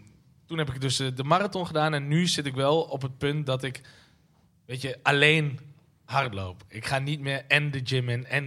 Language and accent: Dutch; De Lutte, Overijssel, Netherlands; we gaan naar De Lut. Dat is een plekje naast Oldenzaal, waar ik ben opgegroeid.